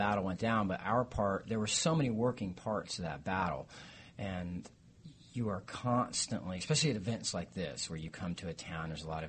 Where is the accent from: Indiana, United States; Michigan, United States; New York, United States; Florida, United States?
Florida, United States; Gainesville; I grew up in Gainesville, Florida.